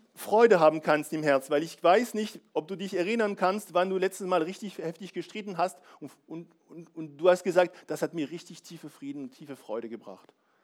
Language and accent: German; France; now in Germany; Also ich bin Franzose, ich lebe in Deutschland